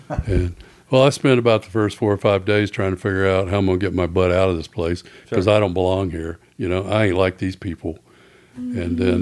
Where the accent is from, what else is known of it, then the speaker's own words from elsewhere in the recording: Fort Worth, Texas, United States; here I am 14 years old in a guitar player in a rock band growing up in Fort Worth.